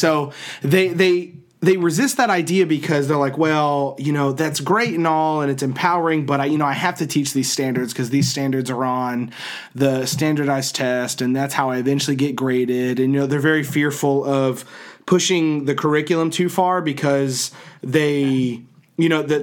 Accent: Texas, United States; I'm like, man, I mean, I'm a dude from Texas, right?

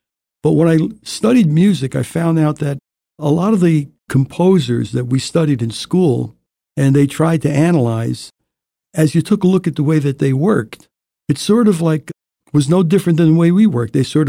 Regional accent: Newark, New Jersey, United States; Originally from Newark, New Jersey, and I grew up in an area called Down Neck.

